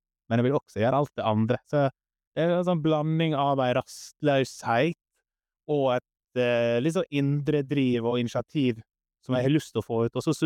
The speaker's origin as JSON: {"language": "Norwegian", "town": "Larsnes", "region": "Møre og Romsdal", "country": "Norway", "tie": "born or raised there", "moved": "yes", "lives_now": "Oslo, Norway", "said": "Da jeg flyttet til Oslo, så husker jeg at folk hjemme på Larsnes sa, ja, nå skal han til Oslo bli skådespiller."}